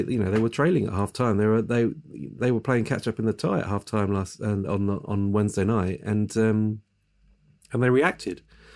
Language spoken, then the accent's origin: English; England, United Kingdom; And it's encouraging as an Englishman to see that Jude Bellingham making such progress there and looking the part.